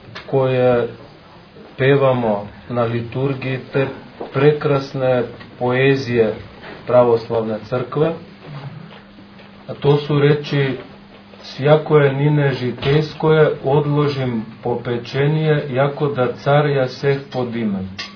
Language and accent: Serbian; Skopje, North Macedonia; Sa obzirom da dolazim iz Skoplja, moj se govor zaista ne razlikuje puno od govora ljudi sa Kosova i Metohije